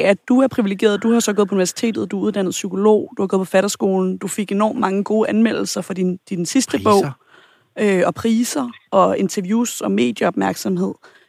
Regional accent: Copenhagen, Capital Region of Denmark, Denmark; Det er, fordi jeg er født på Nørrebro i virkeligheden. Ja. Og det, altså, men jeg er opvokset på Østerbro.

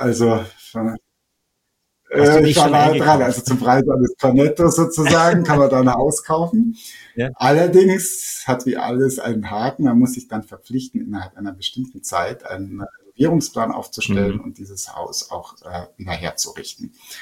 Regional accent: Bavaria, Germany; bei uns in Oberbayern

